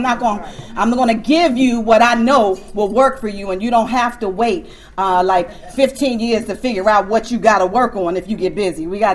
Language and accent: English; Newark, New Jersey, United States; also born or lived in Washington, D.C.; I'm from Newark, New Jersey.